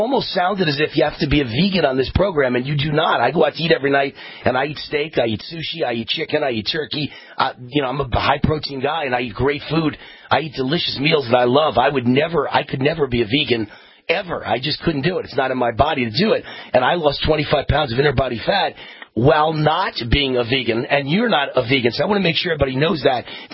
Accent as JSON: {"language": "English", "region": "New York", "country": "United States", "tie": "born or raised there", "lives_now": "Las Vegas, United States", "said": "And I grew up in New York, and I know great restaurants in New York."}